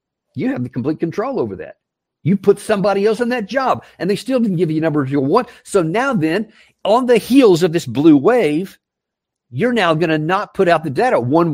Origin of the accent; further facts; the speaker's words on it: United States; I'm an American, and I love Americans, and I love all the people